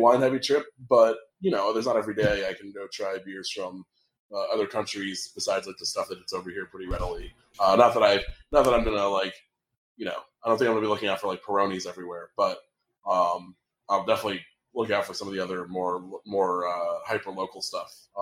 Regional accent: Stamford, Connecticut, United States; I did have a couple different things from Half Full Brewery in my hometown of Stamford, which were brought into the city.

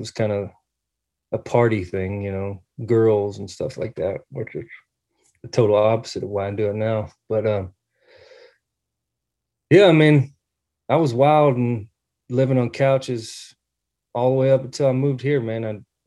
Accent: Mississippi, United States; born there; I was born in Mississippi, man.

